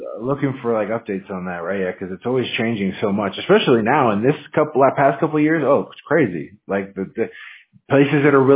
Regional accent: Washington, United States; I'm from Washington State, man. It was raining 70% of the time.

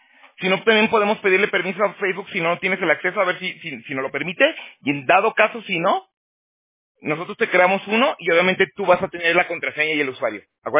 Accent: Aguascalientes, Mexico; moved away as an adult; ya tengo 12 años que ya me salí también de México, yo soy de Aguascalientes, pero me acuerdo mucho de Toluca

